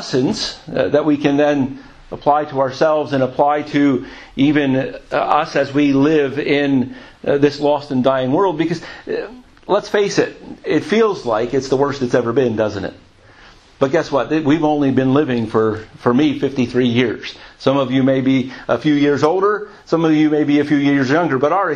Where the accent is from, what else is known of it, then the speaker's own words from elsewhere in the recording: United States; moved away as an adult; now in United Kingdom; I'm an American. I come from the U.S. I'm also now a British citizen. But you can tell by my voice, right? That's where I grew up. I spent the first 40 years of my life in that country.